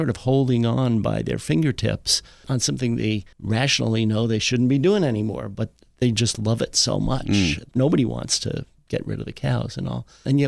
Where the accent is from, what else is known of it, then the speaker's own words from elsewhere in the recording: Long Island, New York, United States; You know, I grew up on Long Island, of all places, where I remember when I was a little kid, we actually had farms nearby.